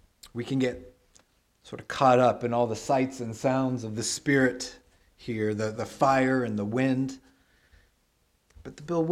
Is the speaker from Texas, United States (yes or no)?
yes; Texas, United States; first language English; this good old Texas boy gets a taste of home, because English is my mother tongue. It's my heart language.